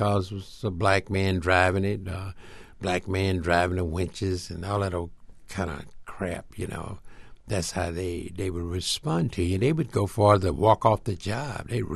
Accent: the South, United States; But it wasn't too hard for me because I was from the South anyway, and it was hard there.

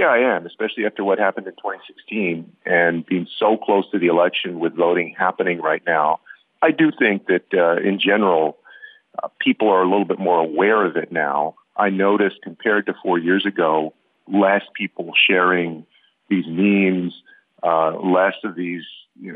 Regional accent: Texas, United States; now in Arizona, United States; they have tremendous outreach in my home state of Texas

